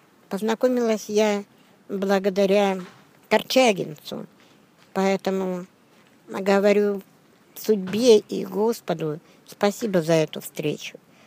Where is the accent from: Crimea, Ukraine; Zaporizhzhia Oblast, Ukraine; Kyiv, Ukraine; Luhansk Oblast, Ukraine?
Luhansk Oblast, Ukraine; Luhansk; Я родом из Луганска.